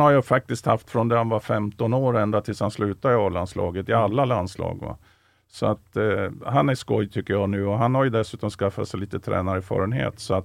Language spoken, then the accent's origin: Swedish; Norrland, Sweden; Jag är ju norrlänning som han, fast jag kommer från mellersta Norrland eller till och med södra Norrland.